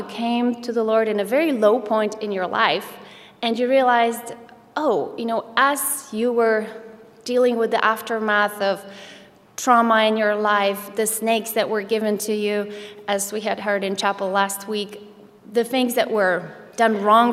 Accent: Poland; As you heard, I grew up in Poland

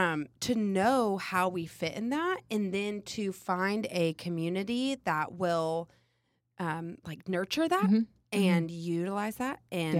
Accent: Louisville, Kentucky, United States; I'd never heard of Asbury, and I was from Louisville.

